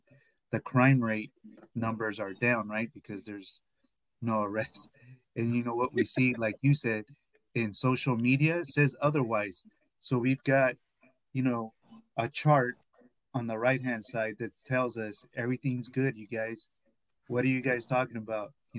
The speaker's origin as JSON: {"language": "English", "region": "California", "country": "United States", "lives_now": "Northern California, United States", "said": "we're up here in Northern California, right by the Bay Area. We're originally from the Bay Area."}